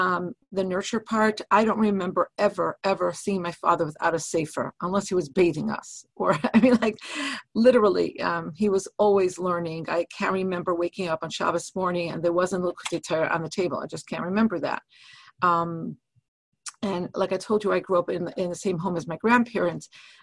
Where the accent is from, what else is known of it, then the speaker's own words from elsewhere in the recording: Crown Heights, New York, United States; And I grew up on Lefferts Avenue, which at the time was the West Bank of Crown Heights. It was literally the last block where there were any Jews living. Now it's kind of like center of Crown Heights.